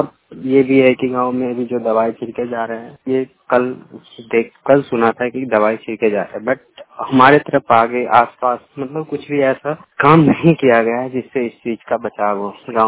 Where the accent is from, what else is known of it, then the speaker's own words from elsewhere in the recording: Ahmedpur, India; मैं अहमदपुर से हूँ। मैं अभी यहाँ पे पढ़ाई कर रहा हूँ